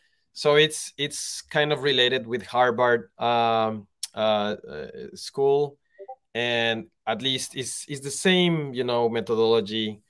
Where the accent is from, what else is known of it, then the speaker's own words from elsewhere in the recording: Mexico City, Mexico; I was born and raised in Mexico City. In Mexico, we are called Chilango, right? Basically, in the capital.